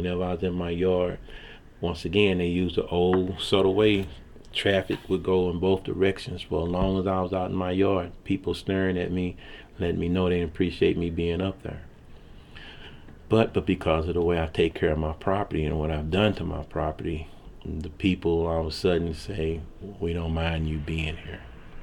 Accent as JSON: {"language": "English", "town": "Venice", "country": "United States", "tie": "born or raised there", "said": "That's what I learned from growing up in Venice."}